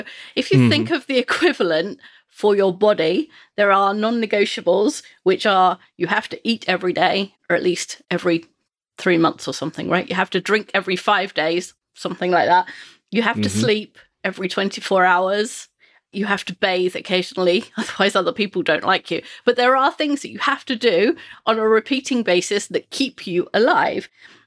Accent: United Kingdom; Being British, I don't like to brag.

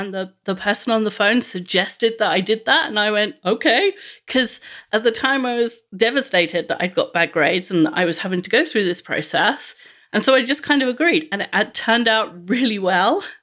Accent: London, United Kingdom; Well, I grew up in West London, the eldest of three children.

